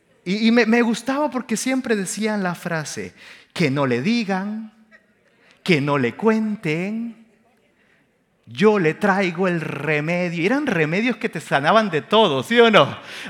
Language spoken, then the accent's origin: Spanish; El Salvador; En mi país, El Salvador, utilizamos mucho el medio de transporte que le llamamos el bus, el autobús.